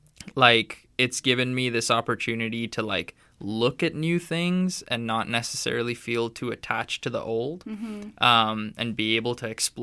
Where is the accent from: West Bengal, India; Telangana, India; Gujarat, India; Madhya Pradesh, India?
West Bengal, India; English is a second language; So there's this weird conflict of not quite being Indian enough, not quite being Western enough.